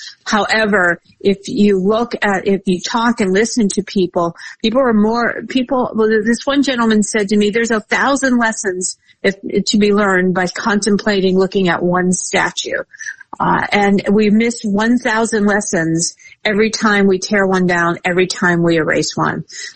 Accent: Pittsburgh, Pennsylvania, United States; The one in my hometown of Pittsburgh has been shrouded in plastic since last year

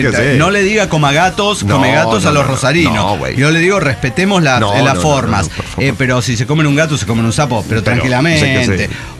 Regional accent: Dallas, Texas, United States; en realidad soy de cerca de Dallas, Texas

